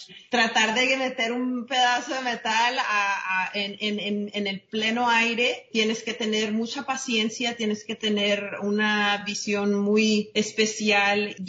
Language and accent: Spanish; Mexico; siendo mexicana, uno tiene primos hasta de como 20. Entonces, viniendo de una familia muy grande